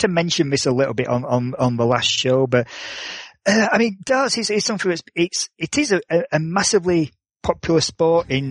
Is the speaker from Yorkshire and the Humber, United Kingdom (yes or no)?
yes; Barnsley, Yorkshire and the Humber, United Kingdom; in my hometown of Barnsley